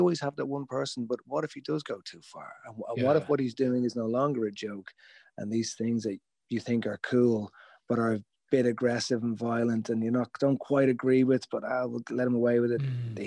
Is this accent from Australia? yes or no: no; Dublin, Leinster, Ireland; born or raised there